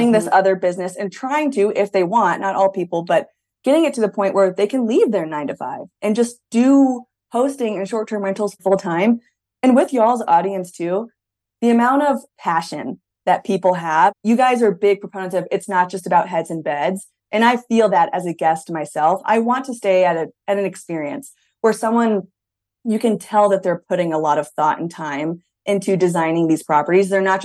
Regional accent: Texas, United States; now in Colorado, United States; I'm not a big East Coast fan, originally growing up in Texas and now living in Colorado.

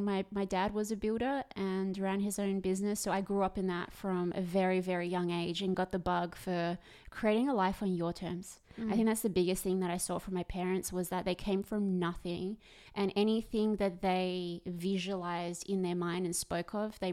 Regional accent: Australia; I come from the land down under.

